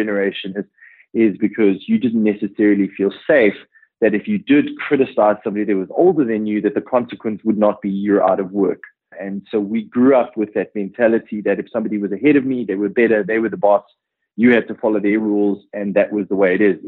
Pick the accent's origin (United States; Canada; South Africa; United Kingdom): South Africa; when I grew up in South Africa, where conflict was very much part of your life